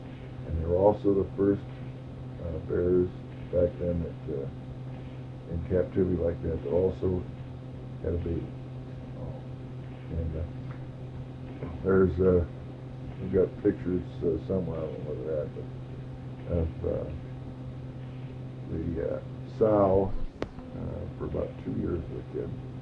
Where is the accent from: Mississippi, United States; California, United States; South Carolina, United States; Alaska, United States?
Alaska, United States; Anchorage; also born or lived in Lansing, Michigan; I was born in Lansing, Michigan, 1941, and my family moved to Anchorage, Alaska in 1946. They sold everything they had in Michigan and moved to Alaska.